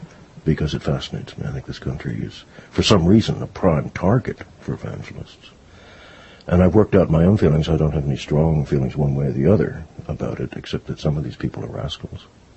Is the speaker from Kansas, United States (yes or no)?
no; Rye, New York, United States; Yeah. Grew up in Rye, and then went to boarding school up in Maine, small school.